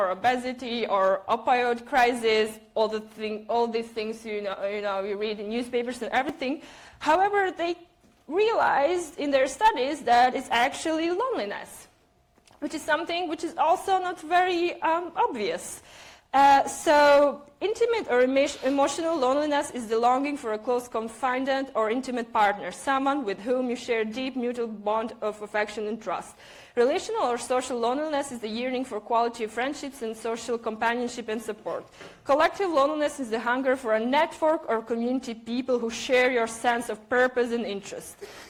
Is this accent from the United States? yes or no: no; Bratislava, Bratislava Region, Slovakia; English is a second language; I'm from Bratislava, Slovakia